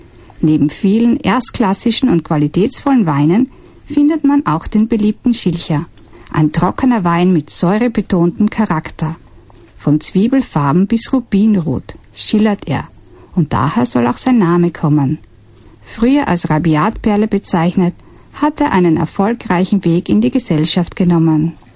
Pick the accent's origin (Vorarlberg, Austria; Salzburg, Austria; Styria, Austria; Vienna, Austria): Styria, Austria; Als Steirerin kann ich mir einen Salat ohne Kernöl nicht vorstellen.